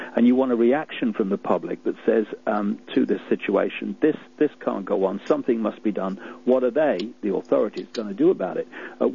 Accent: United Kingdom; born there; So I was born in Britain, and they call me British.

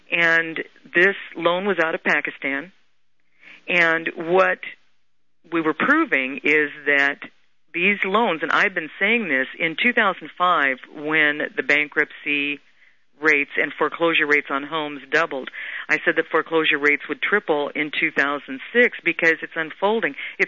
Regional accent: Midwest, United States; now in California, United States; I grew up in the Midwest and moved to California.

